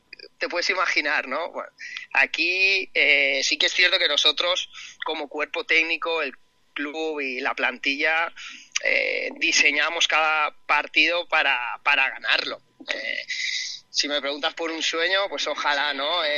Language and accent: Spanish; Valencian Community, Spain; Y también pues un entrenador que para nosotros, y más siendo valencianos, ¿no?